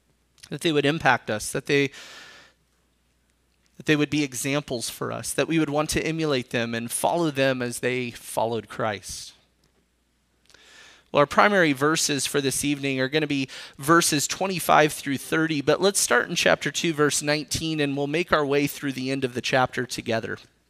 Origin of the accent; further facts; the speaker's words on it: Arizona, United States; also born or lived in South Carolina; I was born in South Carolina. And I learned to speak in the South. I lived there till I was 4. And then we moved here to Arizona. And I don't have a Southern accent most of the time.